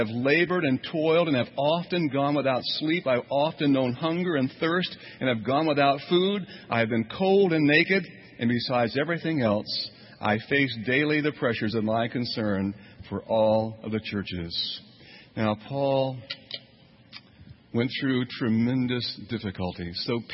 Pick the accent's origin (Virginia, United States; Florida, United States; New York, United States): Florida, United States; Orlando; I was born here in Orlando in the last millennium, the past millennium. And I grew up, my family of origin, they really weren't religious people.